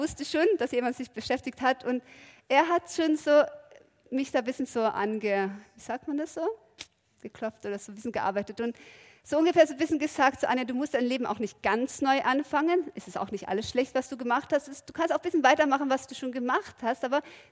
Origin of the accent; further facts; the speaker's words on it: Norway; German is a second language; ich komme aus Norwegen